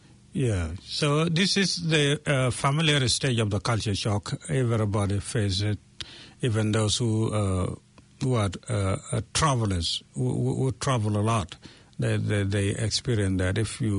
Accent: South Sudan; English is a second language; now in New Zealand; for me, I came originally from South Sudan, and when I came here, the culture here does not match the culture I come from.

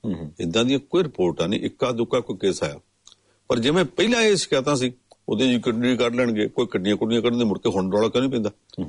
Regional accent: Punjab, India

